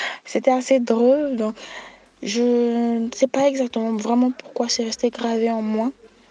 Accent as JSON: {"language": "French", "country": "DR Congo", "said": "Et ce n'est pas parce que je suis congolaise que j'apprécie cette coiffure, non."}